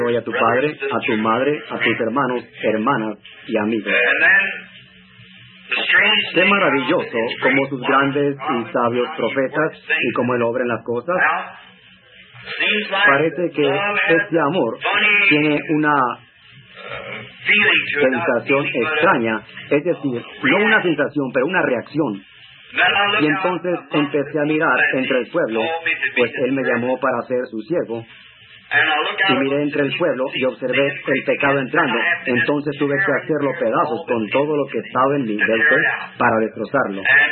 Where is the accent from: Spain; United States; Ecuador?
United States; Indiana; also born or lived in Kentucky; Cuando era un niño, nadie me quería. Nadie me ocupaba de nada. Yo vivía aquí en Indiana, pero nací en Kentucky y era el pájaro raro para estos niños de aquí.